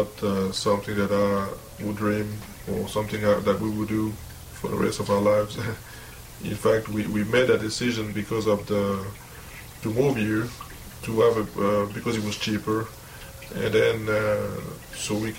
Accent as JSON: {"language": "English", "country": "Gabon", "also_born_or_lived": "France", "second_language": "English", "moved": "yes", "lives_now": "United States", "said": "I'm originally from Africa, the country of Gabon, although I was born in France, but since my parents are from Africa, so I always say I'm from Africa."}